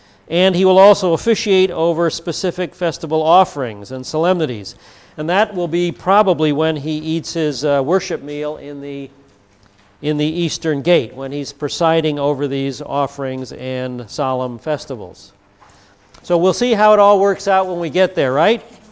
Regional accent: Connecticut, United States; I can't do a Maine accent, even though I'm from Connecticut.

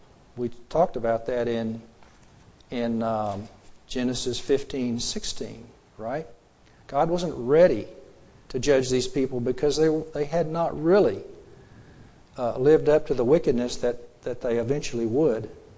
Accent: United States; I'm an American and very proud to be an American, but I also recognize that as a born-again Christian, my citizenship really is in heaven.

